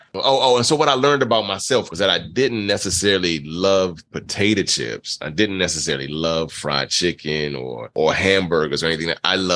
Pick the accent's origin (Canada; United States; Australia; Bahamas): Bahamas; Nassau, New Providence; born there; I was born in the Bahamas, born in Nassau, Bahamas.